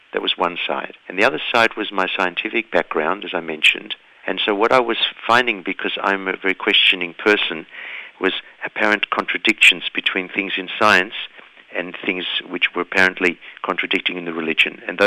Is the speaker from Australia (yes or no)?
yes; Melbourne, Victoria, Australia; born there; I was born in Melbourne. My parents were originally from Vienna in Austria. They were immigrants.